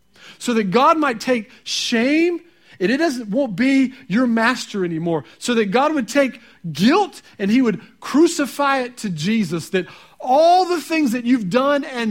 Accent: the South, United States; See, I like to cook grits. I'm from the South, and I love grits.

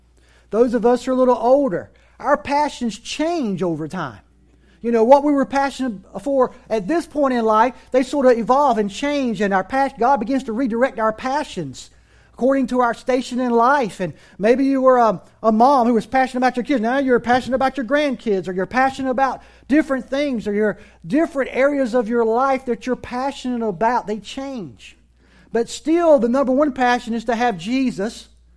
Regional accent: Wilson, North Carolina, United States; that was what that was for me to get out of my hometown of Wilson and Greenville.

